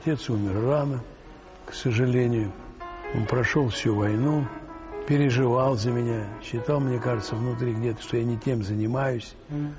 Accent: Moscow, Russia; Двойной москвич. Родился я на Матросской тишине, но тоже напротив психиатрической больницы, тюрьмы, рынка.

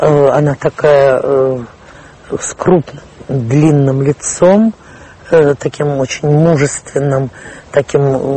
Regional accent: Moscow, Russia; Я говорю, нет. Я из Москвы.

